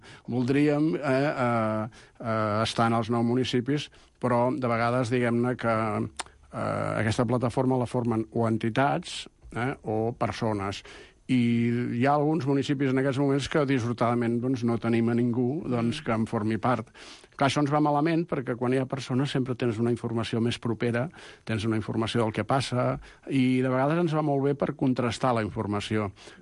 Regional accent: Barcelona, Catalonia, Spain; jo sóc barceloní, però en aquests moments no hi visc a Barcelona, visc al municipi al costat

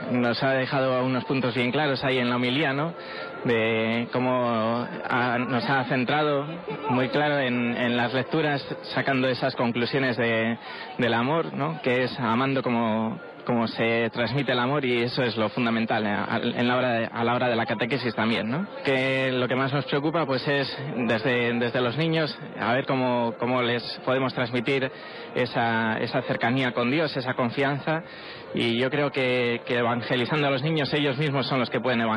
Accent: Spain; nosotros que venimos de España

